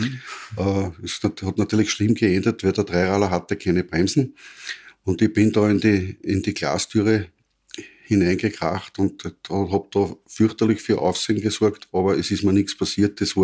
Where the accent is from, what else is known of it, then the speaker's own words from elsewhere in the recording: Linz, Upper Austria, Austria; Ich bin in Linz geboren. Im Krankenhaus da beim Herzigen Bruder.